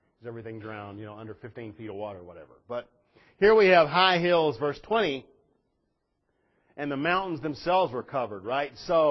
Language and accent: English; Texas, United States; I was raised in Texas, okay?